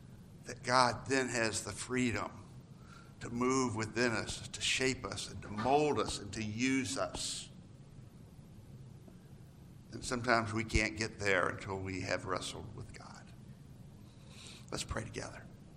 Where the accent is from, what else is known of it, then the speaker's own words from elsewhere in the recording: Georgia, United States; move to a more suburban church than my hometown in Georgia.